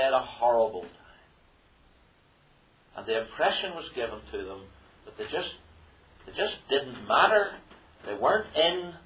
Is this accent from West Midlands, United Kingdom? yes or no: no; Belfast, Northern Ireland, United Kingdom; I grew up in East Belfast.